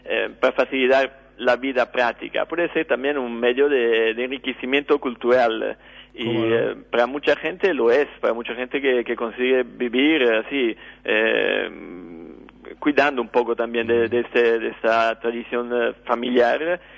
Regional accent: Rome, Lazio, Italy; Spanish is a second language; yo soy de Roma, entonces no es tan común comer faina, que es una cosa de Liguria

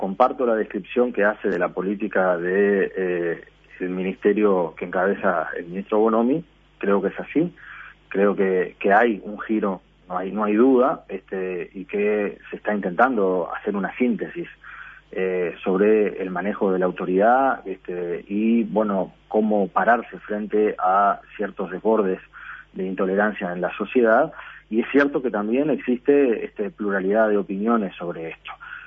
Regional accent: Uruguay

